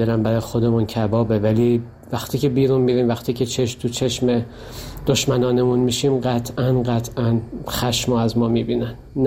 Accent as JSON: {"language": "Persian", "country": "Iran", "said": "منم یک ایرانیم."}